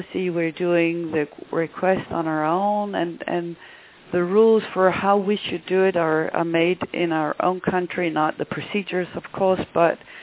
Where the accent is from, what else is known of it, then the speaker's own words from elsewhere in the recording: Denmark; English is a second language; because I come from Denmark